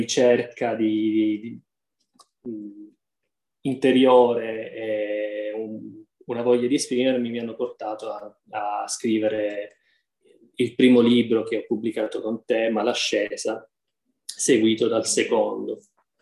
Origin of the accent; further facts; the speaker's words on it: Sicily, Italy; moved away as an adult; io sono nato e cresciuto in Sicilia, in un paesino di montagna. L'università poi mi ha spinto ad andare via da casa a 18 anni.